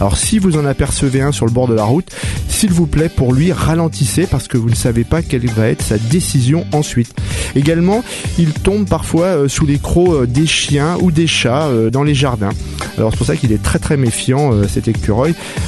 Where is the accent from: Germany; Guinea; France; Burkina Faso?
France; puisque chez nous en France et en Europe, eh bien c'est la principale race que l'on va rencontrer